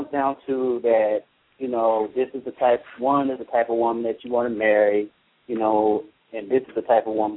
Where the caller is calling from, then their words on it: Washington, District of Columbia, United States; Well, actually, no, I'm calling from, I'm in D.C.